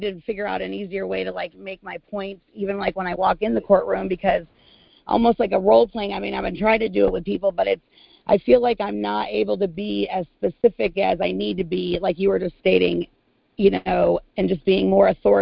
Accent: New York, United States; I'm from New York, small town, so I can imagine because I've dealt with it up there.

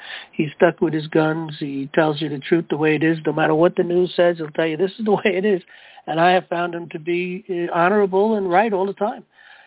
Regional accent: New York, United States; I come from New York myself.

